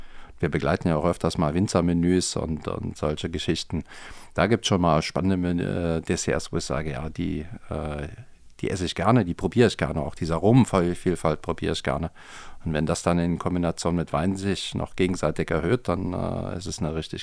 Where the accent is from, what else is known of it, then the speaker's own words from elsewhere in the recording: Cologne, North Rhine-Westphalia, Germany; now in Saxony, Germany; wie wird man als Kölner Weingutsleiter in Sachsen?